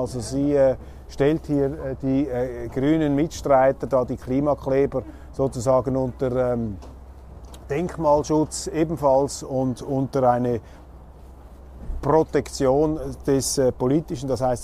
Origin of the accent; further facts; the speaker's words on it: Switzerland; Es ist nicht so hügelig wie bei uns in der Schweiz, wo sich da hinten die Berge erheben